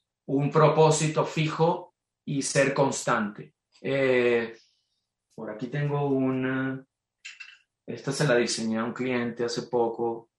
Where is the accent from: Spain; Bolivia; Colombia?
Colombia; Bogotá; Soy bogotano, claro.